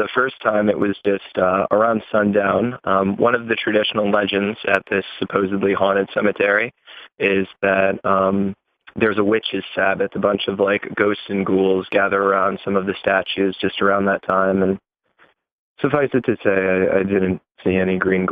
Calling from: Baltimore, Maryland, United States; Hi, this is … from Baltimore, Maryland.

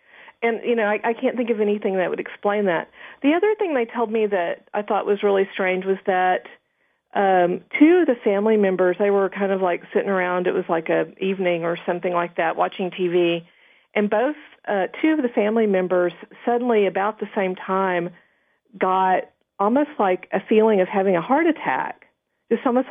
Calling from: Texas, United States; I'm calling from Texas.

